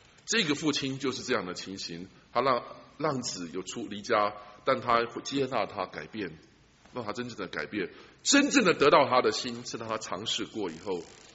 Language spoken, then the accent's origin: Chinese; China; 特别我们中国人哈、啊，中国的大男人。很难做得到。我们中国人这个，特别是男人的这个